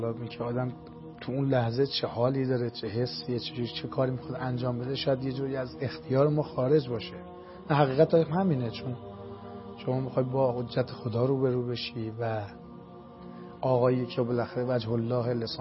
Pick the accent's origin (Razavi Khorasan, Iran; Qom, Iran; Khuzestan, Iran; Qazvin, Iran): Qom, Iran; یزد، یعنی یه جوری ما از دو منطقه هستیم. و به حضور شما عرض کنم که دیگه همینجا به دنیا اومدیم، همینجا هم بزرگ شدیم که حالا انشالله که اهل قم باشیم.